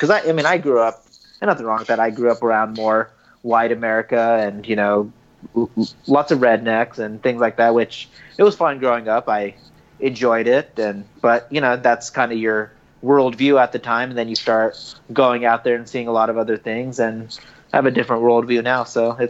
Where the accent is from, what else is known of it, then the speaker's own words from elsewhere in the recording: Sparks, Nevada, United States; I grew up in Sparks, Nevada. Mm-hmm. You know, pretty typical, you know, Western town, American town.